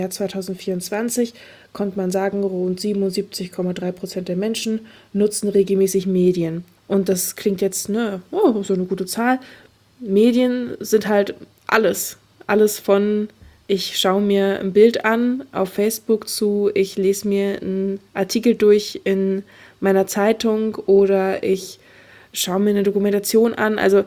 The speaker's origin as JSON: {"language": "German", "region": "Hamburg", "country": "Germany", "tie": "born or raised there", "said": "Bei uns lief, ich komme aus Hamburg"}